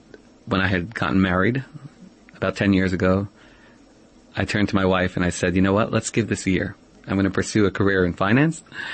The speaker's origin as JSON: {"language": "English", "town": "Monsey", "region": "New York", "country": "United States", "tie": "born or raised there", "said": "I grew up in Muncie, New York, which is a beautiful mountainous area about an hour away from New York City."}